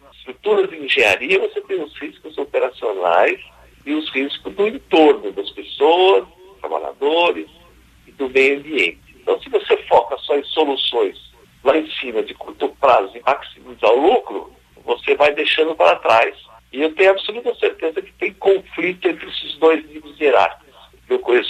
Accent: Brazil; A gente torce pela Vale. A gente é brasileiro, tem muito orgulho de muitas coisas da Vale.

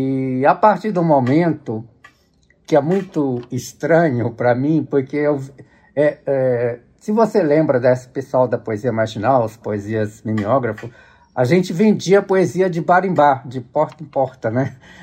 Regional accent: Estrela do Sul, Minas Gerais, Brazil; also born or lived in Brasília; eu saí da minha cidade, eu sou de uma pequena cidade do interior de Minas Gerais, né, chama Estrela do Sul, que tem lá uns 5 mil, 6 mil habitantes, contando zona rural e a cidade, etc. Quando eu saio de lá, eu vou para Brasília para tentar entrar na UNB.

